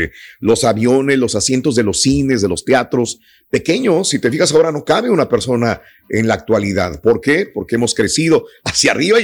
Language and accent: Spanish; Mexico; Como mexicanos estamos bien en México.